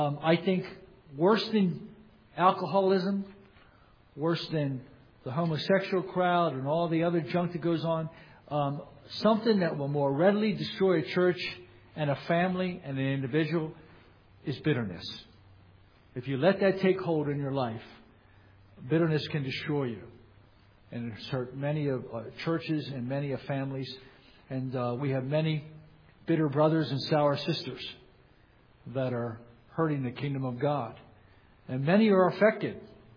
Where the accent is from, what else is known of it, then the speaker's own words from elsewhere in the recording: Delaware, United States; For you that don't know, I grew up in Delaware, so I know it well.